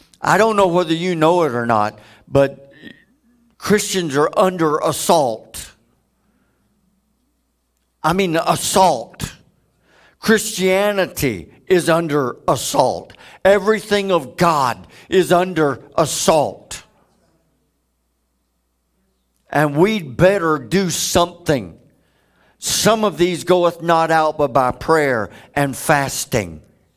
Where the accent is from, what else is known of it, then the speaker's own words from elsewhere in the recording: United States; since I'm American, I want to hit our country first.